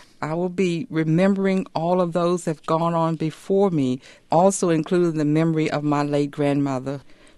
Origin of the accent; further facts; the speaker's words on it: North Carolina, United States; born there; I was born in North Carolina. We weren't rich by any stretch of the imagination. We had no running water, no electricity